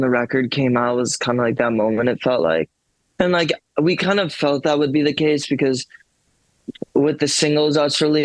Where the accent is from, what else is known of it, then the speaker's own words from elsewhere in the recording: Evanston, Illinois, United States; I will say with Evanston, I wish they opened an actual cool rock venue.